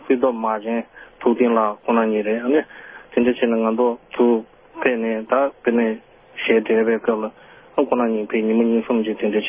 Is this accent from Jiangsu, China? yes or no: no; Hunan, China; 俺们湖南人一家庄干弄的